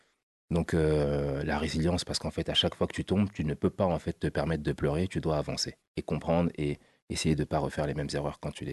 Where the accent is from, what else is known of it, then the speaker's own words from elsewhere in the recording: Paris, Île-de-France, France; also born or lived in Clichy; Donc, je suis né à Clichy, grandi à Paris dans le 18e, dans le 17e, entre Les Lilas, Triel-sur-Seine et après une grosse partie à l'Île-Saint-Denis dans le 93.